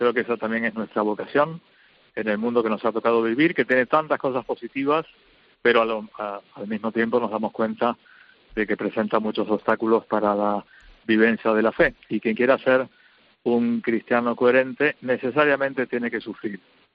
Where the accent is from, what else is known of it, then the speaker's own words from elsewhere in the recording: Argentina; en España y en Argentina, mi país de origen, los católicos somos una minoría